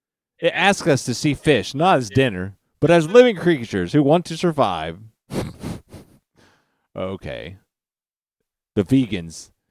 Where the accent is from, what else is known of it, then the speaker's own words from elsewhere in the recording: United States; No, I'm American.